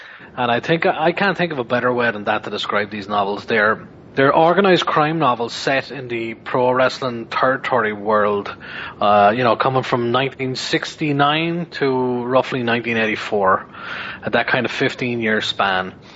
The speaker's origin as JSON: {"language": "English", "country": "Ireland", "said": "I'm not from the States. My accent might give it away. I'm from Ireland, and you know, I was barely born. For some of the era, I wasn't born at all. I was born in 1978 myself"}